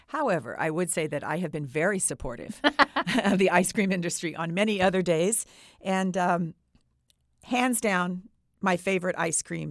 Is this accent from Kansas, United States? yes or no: yes; Kansas, United States; I'm from Kansas, and we had some pretty terrific rainstorms there, thunderstorms.